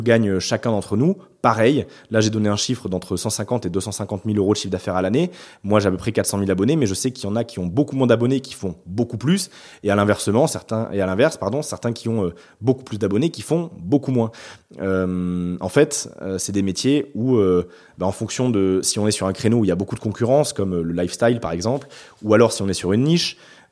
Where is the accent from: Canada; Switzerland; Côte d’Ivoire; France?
France; Bordeaux, Nouvelle-Aquitaine; born there; Moi, je suis né à Bordeaux, j'ai fait 2 ans à Paris pour un stage, enfin pour de l'alternance, mais je suis revenu ici parce que bah, juste j'aime cette ville. Puis au-delà de ça, j'ai de la famille ici